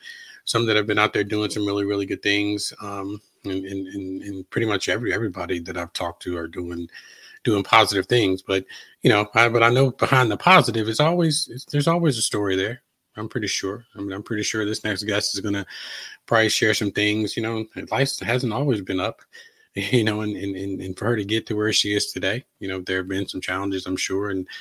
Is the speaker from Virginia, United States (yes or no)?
yes; Virginia, United States; I grew up in Southern Virginia. My home county borders North Carolina.